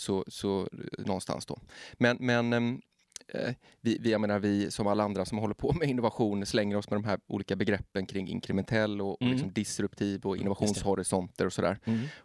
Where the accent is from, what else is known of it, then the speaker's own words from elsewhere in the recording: Gothenburg, Västra Götaland County, Sweden; Jag är från Göteborg och började liksom på ett av våra kontor där.